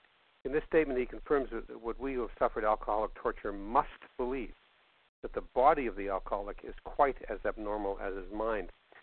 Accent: Canada; I acknowledge that although I'm a Canadian and we don't celebrate Thanksgiving on the same day that Americans

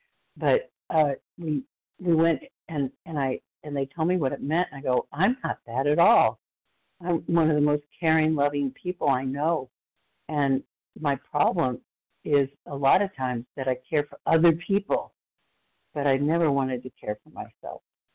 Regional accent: Texas, United States; from Texas.

